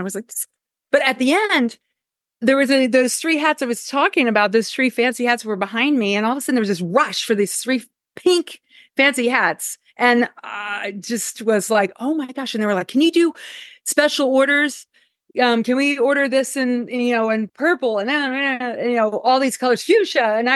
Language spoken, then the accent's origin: English; Pennsylvania, United States; Well, I'm a PA girl. So I studied costume design in Pennsylvania